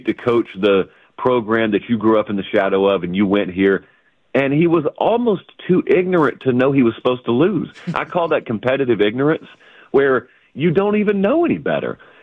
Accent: the South, United States; I thought that even growing up in the South, not knowing any more about the program

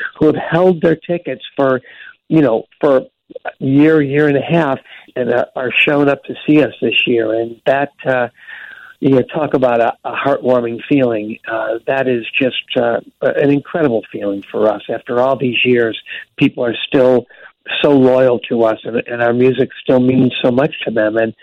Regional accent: Oak Lawn, Illinois, United States; it was nice to have our first show be, within a few minutes of where I grew up down in Oak Lawn on the south side.

